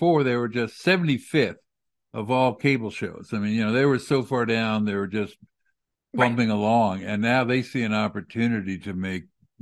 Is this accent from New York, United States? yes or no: yes; New York City, New York, United States; and I'm Jewish, but I grew up in New York, so I read it and all of that.